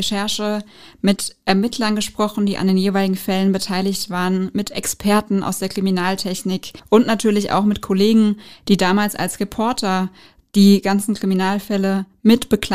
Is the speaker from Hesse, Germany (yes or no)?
yes; Hesse, Germany; ich bin hier in der Region groß geworden